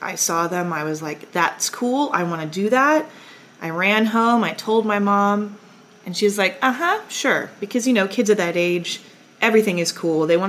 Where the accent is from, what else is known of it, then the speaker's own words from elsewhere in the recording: San Marcos, Texas, United States; I grew up in San Marcos, first of all, which is where I teach. So I feel very honored to be in the community that helped shape me as a person and then to give back to that community.